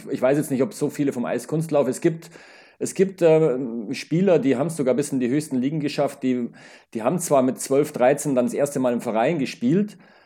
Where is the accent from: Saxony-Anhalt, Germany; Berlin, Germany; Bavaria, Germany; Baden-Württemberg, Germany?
Bavaria, Germany; Geretsried; Ich bin einfach dazugekommen in der Nachbarschaft in Geretsried, wo ich aufgewachsen bin, war die Eishalle